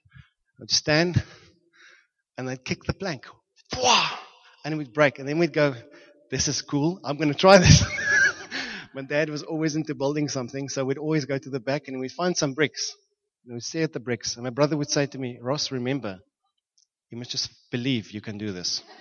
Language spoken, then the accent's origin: English; Johannesburg, Gauteng, South Africa; I grew up in Johannesburg. So every now and then we'd go and watch rugby or cricket